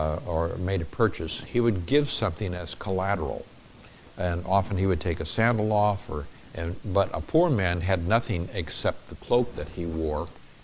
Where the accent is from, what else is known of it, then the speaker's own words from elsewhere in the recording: United States; Nowadays, as an American, they won't let you in there at all.